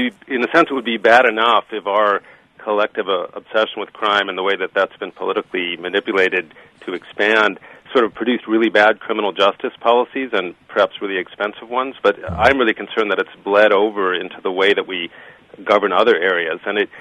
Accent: Chicago, Illinois, United States; Ooh, I was born on the south side of Chicago.

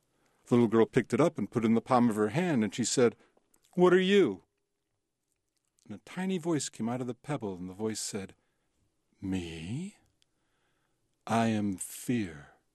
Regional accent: Chicago, Illinois, United States; And that's true stories of growing up in Chicago.

